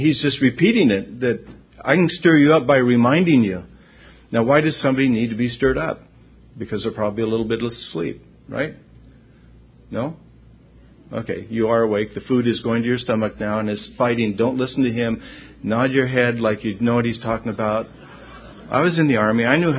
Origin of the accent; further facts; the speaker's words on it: San Diego, California, United States; from San Diego.